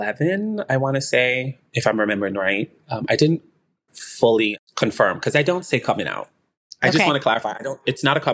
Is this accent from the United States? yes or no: no; St. Vincent & Grenadines; But I'm from the Caribbean. I'm from St. Vincent, very small island of 100,000 plus people. You can literally walk the island within 2 hours, the whole entire island.